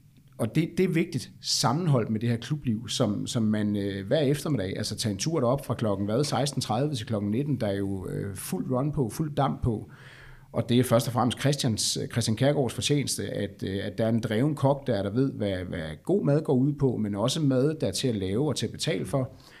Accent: Jutland, Denmark; nu er jeg jo også fra Jylland

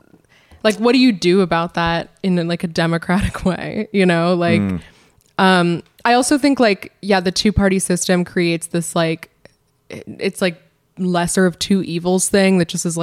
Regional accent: Pennsylvania, United States; I mean, growing up in Pennsylvania does add a little bit of nuance to this

